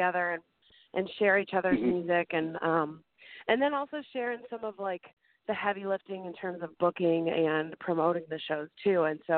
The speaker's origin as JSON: {"language": "English", "town": "Chicago", "region": "Illinois", "country": "United States", "lives_now": "Nashville, United States", "said": "I'm originally from Chicago, so compared to Chicago, they're not that bad."}